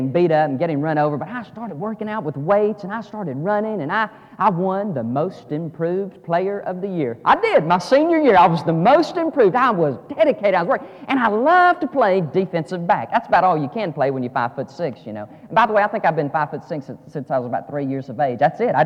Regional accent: Mobile, Alabama, United States; also born or lived in Monroeville, United States; We moved from Mobile, Alabama to Monroeville, Alabama. And my brother and I enrolled in another school.

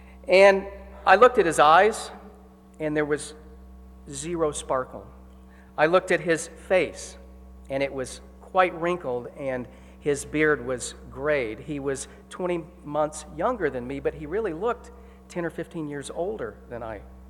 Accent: Phoenix, Arizona, United States; I grew up in Phoenix, Arizona. And I was the oldest of three.

